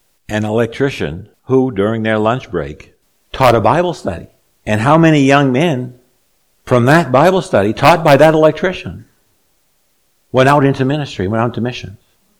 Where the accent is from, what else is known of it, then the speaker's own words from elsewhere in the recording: Elgin, United States; I'm still a kid growing up in Elgin.